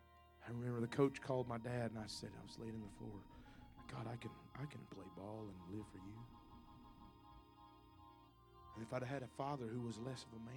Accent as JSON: {"language": "English", "region": "Alabama", "country": "United States", "said": "I'm from Alabama, where they know how play football."}